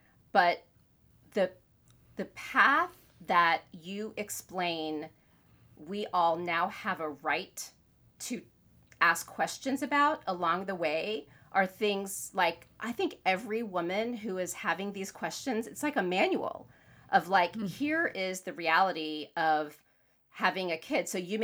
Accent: Florida, United States; moved away; And I grew up in Florida. Then I moved to the Northeast and it didn't happen for me.

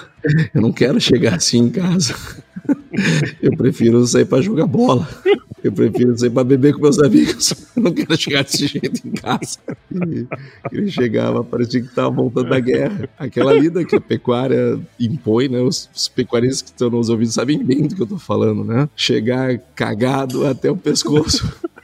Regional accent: Quaraí, Rio Grande do Sul, Brazil; moved away as an adult; now in Porto Alegre, Brazil; saí de Quaraí cedo, saí, tinha 18 anos, para fazer vestibular, aquela coisa toda. Uma cidade pequena, não tinha estrutura para se desenvolver. E eu fui morar em Porto Alegre

